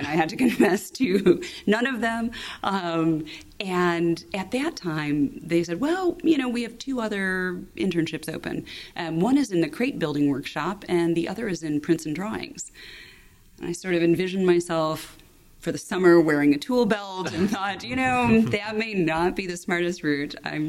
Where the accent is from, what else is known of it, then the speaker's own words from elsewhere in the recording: Chicago, Illinois, United States; When I was an undergraduate, I grew up in Chicago.